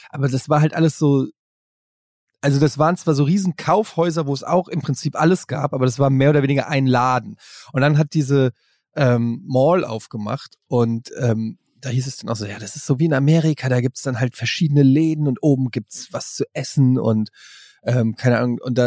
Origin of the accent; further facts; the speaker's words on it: Frankfurt, Hesse, Germany; ich bin ja ein Kind der Großstadt.